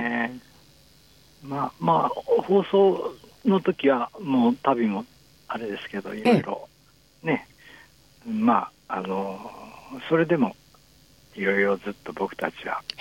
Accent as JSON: {"language": "Japanese", "town": "Nagoya", "region": "Aichi", "country": "Japan", "tie": "born or raised there", "said": "生まれ育った町の名古屋で、うん、2日間どんちゃん騒いで"}